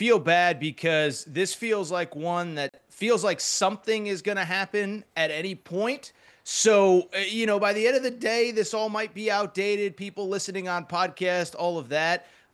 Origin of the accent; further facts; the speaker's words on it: Connecticut, United States; I grew up in Connecticut. I think that's really where my love of college basketball and college sports came from.